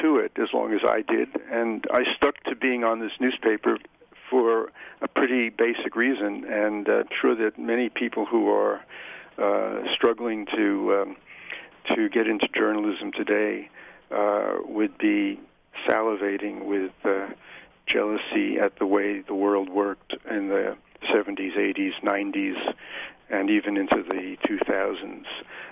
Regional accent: Rockaway, New York, United States; I'm a New Yorker. I know I come from the outer boroughs of New York, Rockaway.

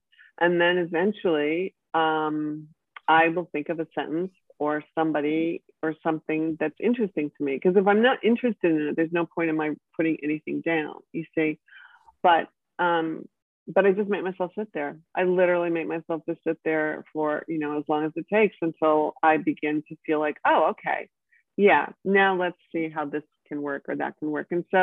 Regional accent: Maine, United States; I just feel like, oh, I'm really from Maine, and obviously worked very hard to get out, and now I'm back.

